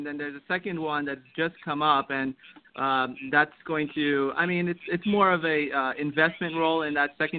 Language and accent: English; New York, United States; I'm from New York.